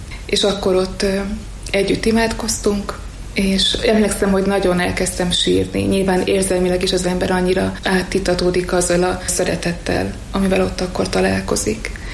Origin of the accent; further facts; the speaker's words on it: Vas, Hungary; Vas megyéből származom, egy kicsin településről, és a nagymamám hatására hétről hétre mennünk kellett Isten tiszteletre az én nővéremmel.